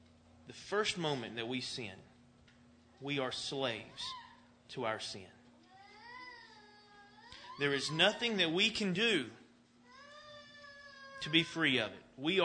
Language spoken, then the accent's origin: English; Chickamauga, Georgia, United States; I look back into where I grew up, and I grew up in Chickamauga, where one of the bloodiest battles of the Civil War took place.